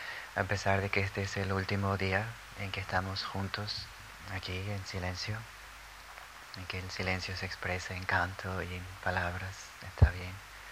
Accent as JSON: {"language": "Spanish", "town": "Guadalajara", "region": "Jalisco", "country": "Mexico", "tie": "born or raised there", "moved": "yes", "said": "Cuando vivía aún en mi ciudad natal, en Guadalajara"}